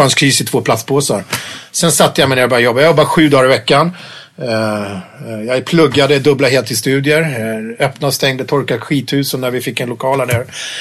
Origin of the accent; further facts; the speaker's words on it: Tyresö, Stockholm County, Sweden; vi växte upp i Tyresö, det var barnrikaskommunen.